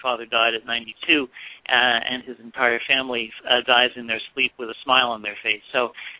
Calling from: Manhattan, New York, United States; I'm calling from Manhattan, New York.

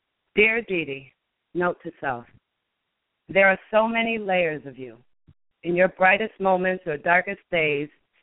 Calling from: Connecticut, United States; calling from Connecticut.

